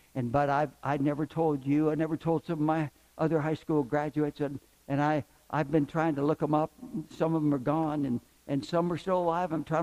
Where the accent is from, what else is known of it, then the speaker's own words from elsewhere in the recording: Spokane, Washington, United States; I was raised in Spokane, Washington, and I put my faith and trust in Jesus Christ when I was 16 years old, a teenager.